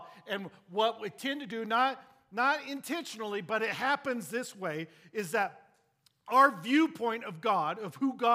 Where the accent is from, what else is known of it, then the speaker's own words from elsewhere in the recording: Roy, Utah, United States; I grew up in Roy. I went to Roy High